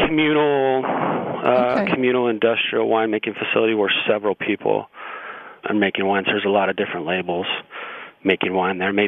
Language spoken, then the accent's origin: English; Monterey, California, United States; I grew up in Monterey, California, and everyone basically works in the hospitality industry